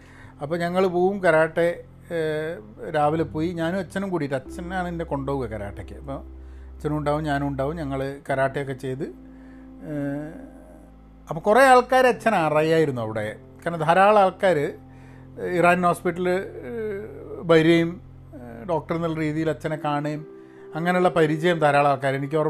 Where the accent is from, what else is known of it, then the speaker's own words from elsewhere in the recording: Kerala, India; ഇപ്പം എനിക്കൊക്കെ തോന്നുന്നത് ഞാനൊക്കെ കേരളത്തിൽ വളരെ പ്രിവിലേജ്ഡായിട്ട് വളർന്ന ഒരു കക്ഷിയാണ്.